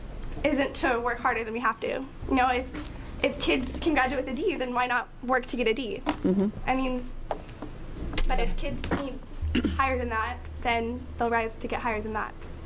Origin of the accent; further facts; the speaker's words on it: Portland, Oregon, United States; And when I was in that other state, I moved there from Portland, and I was years behind.